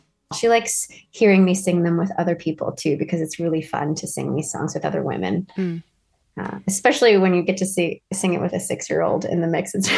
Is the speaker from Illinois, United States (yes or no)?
no; Kentucky, United States; Yeah, well, I'm originally from Kentucky, so any Kentucky songs I always feel a special kinship with.